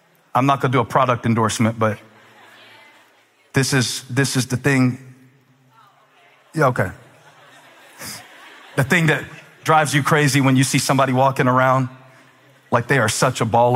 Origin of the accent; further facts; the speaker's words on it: Moncks Corner, South Carolina, United States; and I was growing up in Monk's Corner, South Carolina